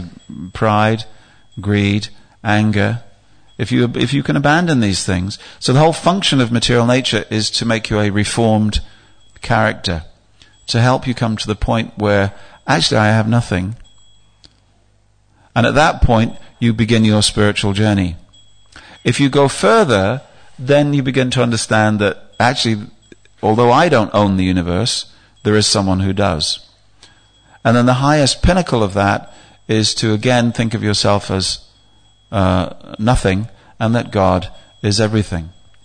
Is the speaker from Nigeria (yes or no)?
no; England, United Kingdom; And so it's very strange for those of us who come from a Western background. We're English